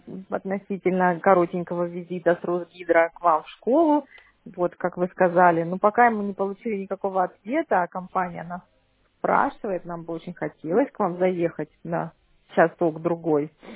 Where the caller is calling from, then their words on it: Moscow, Russia; я вас беспокою из Москвы